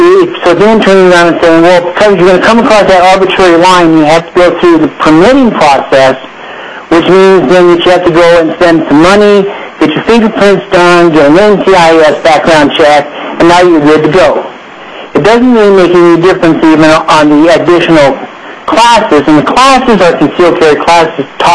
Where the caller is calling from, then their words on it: Palmer, Alaska, United States; Yes, this is … I'm calling from Palmer.